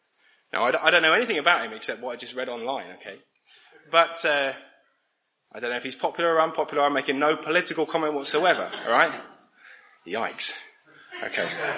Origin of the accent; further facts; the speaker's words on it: South East England, United Kingdom; You know, I grew up in Buckinghamshire in just north of London